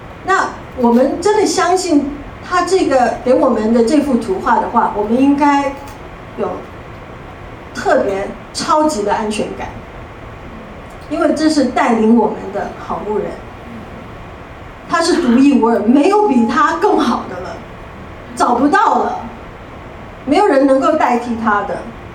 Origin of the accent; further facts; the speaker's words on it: Taiwan; accent: Taiwanese Mandarin; 那我是台湾的国语